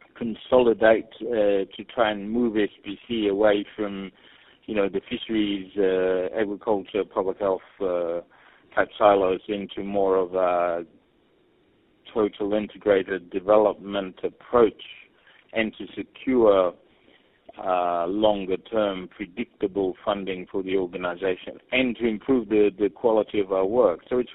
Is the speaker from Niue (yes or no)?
yes; Niue; born there; English is a second language; also born or lived in New Zealand; I was born in Niue and then educated at obviously Niue until the University of the South Pacific and the Fiji School of Medicine.